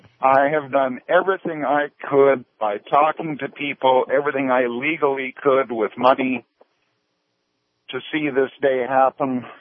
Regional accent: Canada; I'm Canadian. I'm a long hauler. I'm in Missouri at the moment.

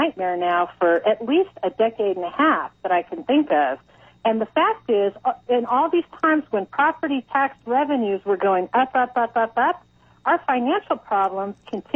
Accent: California, United States; I've lived in this state my entire life, which is 45 years now

